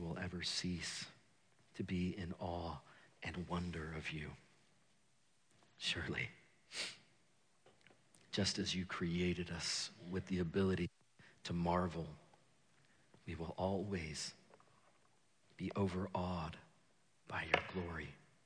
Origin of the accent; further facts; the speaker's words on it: Equatorial Guinea; Growing up in Equatorial Guinea in the 80s and 90s